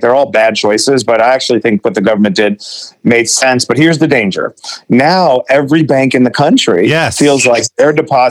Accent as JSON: {"language": "English", "town": "Queens", "region": "New York", "country": "United States", "said": "I'm from Queens, by the way, so I think I can exempt myself from that attitude."}